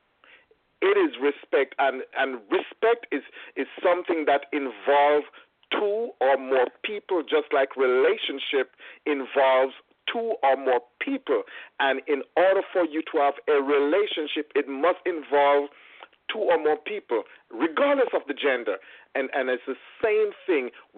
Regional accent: Jamaica; I grew up in Jamaica, as you know, Chris, that's where we're from, right? And so in Jamaica, I grew up in an era where children must be seen and not heard

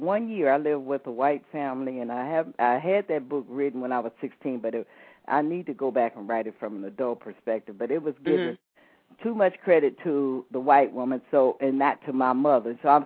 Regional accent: Detroit, Michigan, United States; I was in the field in Detroit for 7 years because I'm born and raised. I'm a Motown. I'm a Midwesterner by spirit and heart. I'm really not a California-born person.

